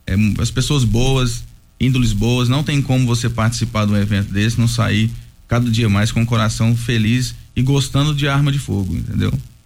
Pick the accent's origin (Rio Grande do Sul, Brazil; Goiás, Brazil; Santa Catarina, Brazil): Goiás, Brazil; Rio Verde; E de Rio Verde somos nós, do Goiás somos 6.